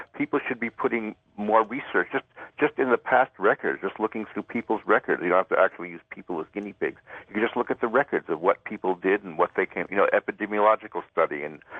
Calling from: Ithaca, New York, United States; Hi, George. … in Ithaca.

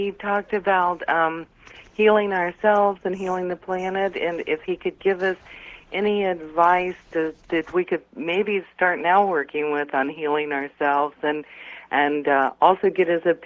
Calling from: Roswell, Georgia, United States; Roswell, Georgia.

